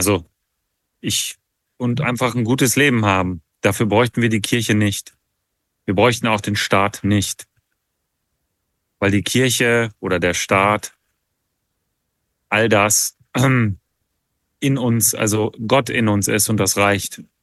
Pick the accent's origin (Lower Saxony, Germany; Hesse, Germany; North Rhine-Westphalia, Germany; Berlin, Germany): North Rhine-Westphalia, Germany; Ibbenbüren; born there; die kam aus der gleichen Stadt wie ich, aus meiner Geburtsstadt, aus Ippenbüren.